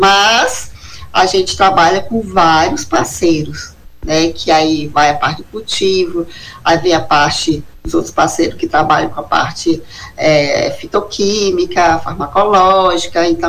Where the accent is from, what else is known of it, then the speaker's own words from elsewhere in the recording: Pauini, Amazonas, Brazil; born there; como onde eu nasci, em Pauni, no sul do Amazonas.